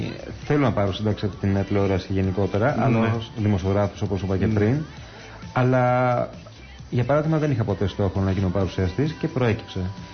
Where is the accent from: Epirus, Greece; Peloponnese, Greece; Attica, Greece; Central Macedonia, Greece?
Attica, Greece; Athens; also born or lived in Brussels, Belgium; Έχω γεννηθεί στο Βέλγιο, ναι. Στις Βρυξέλλες και μεγάλωσα στην Αθήνα.